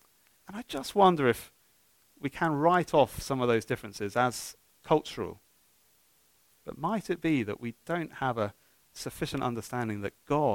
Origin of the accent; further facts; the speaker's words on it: United Kingdom; I mean, we Brits, well, I speak as a Brit